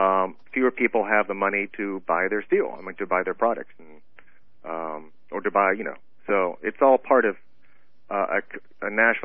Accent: United States; being the American tourist in my own country

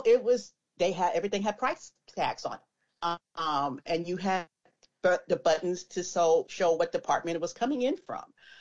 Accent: California, United States; I'm from the Valley. So it's like, and I grew up, you know, going to school in the Valley in the 80s.

